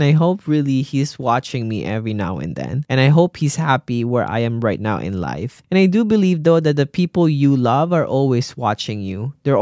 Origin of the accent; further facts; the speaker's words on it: Mexico; I'm from Mexico.